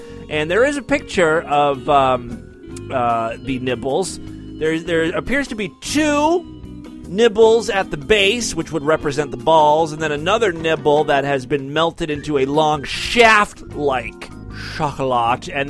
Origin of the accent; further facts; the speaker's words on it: Ohio, United States; It comes from my home state of Ohio.